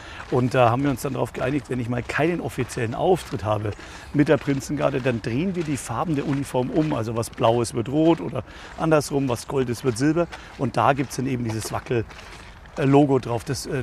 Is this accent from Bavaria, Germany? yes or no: yes; Bavaria, Germany; Wir sind ja auch aus Franken, man hört es ja manchmal.